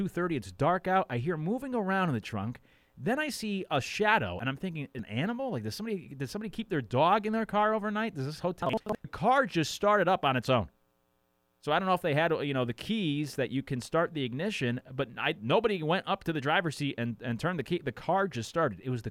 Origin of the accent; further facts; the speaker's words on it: Northeast, United States; Now, I grew up in the Northeast, and I've talked to people about this who have lived in both the South and the Northeast.